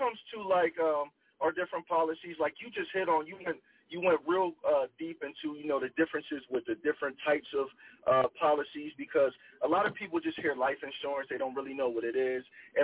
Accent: Manassas, Pennsylvania, United States; So I am from Manassas, PA. So it's about 30 miles south of Pittsburgh.

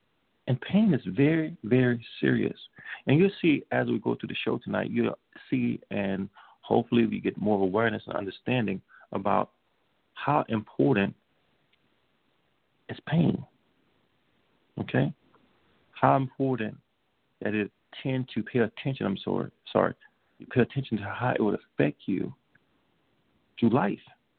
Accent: Chicago, Illinois, United States; out of Chicago, I'm from Chicago.

